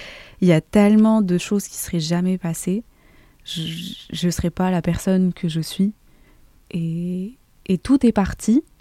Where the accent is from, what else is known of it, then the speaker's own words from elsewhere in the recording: Morocco; moved away as an adult; moi j'ai grandi du coup au Maroc. Et donc, j'ai fait mes études au Maroc et tout et tout.